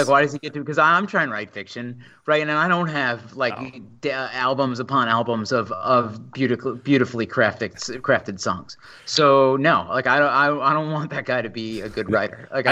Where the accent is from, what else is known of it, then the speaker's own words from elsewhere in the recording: New York, United States; I am very much from Long Island.